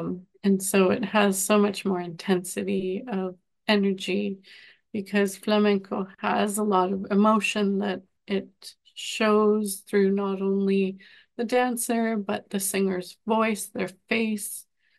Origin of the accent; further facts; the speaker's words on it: Colombia; I'm originally from Colombia, and so flamenco was of interest to me because I've heard it growing up.